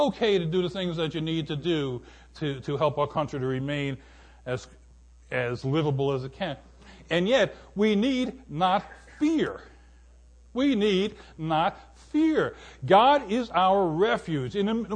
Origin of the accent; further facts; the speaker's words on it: New York, United States; I'm from Sullivan County, okay?